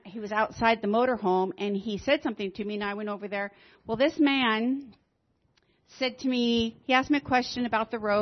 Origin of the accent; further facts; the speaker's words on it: Ilwaco, Washington, United States; I am from Ilwaco, Long Beach area.